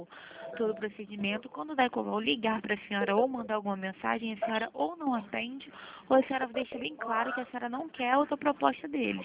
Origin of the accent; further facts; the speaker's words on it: Nova Iguaçu, Rio de Janeiro, Brazil; Isso, Nova Iguaçu.